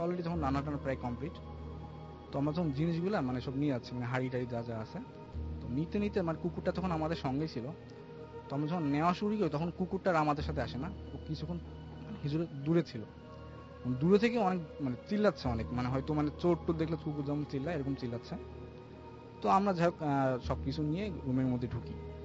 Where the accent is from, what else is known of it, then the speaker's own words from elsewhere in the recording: Dhaka, Dhaka Division, Bangladesh; আমি যাত্রাবাড়ি থেকে আসছি।